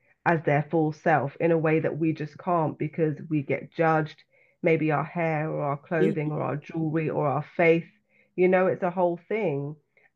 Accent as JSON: {"language": "English", "region": "London", "country": "United Kingdom", "tie": "born or raised there", "accent": "London", "said": "And I grew up in London, and London, well, if you've got people from the UK or anyone from the US who watches Top Boy, that's the kind of slang that I had."}